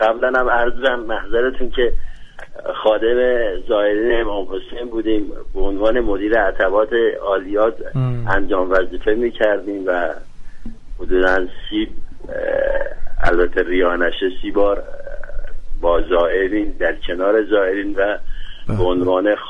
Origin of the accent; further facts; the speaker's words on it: Shahr-e Rey, Tehran Province, Iran; born there; نمیدونم کل چیزو بگم، متولد تهران هستم، شهر ری.